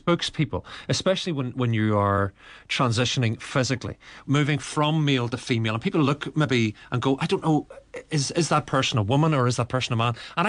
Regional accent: Lurgan, Northern Ireland, United Kingdom; I'm a Lurgan man myself, so I know that part of the world well.

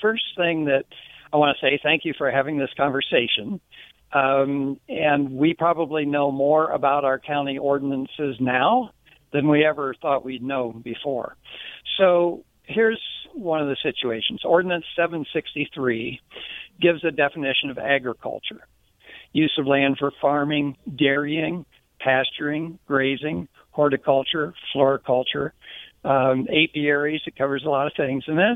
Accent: Ohio, United States; I'm originally from Ohio. This makes me feel at home to have the cows pasturing.

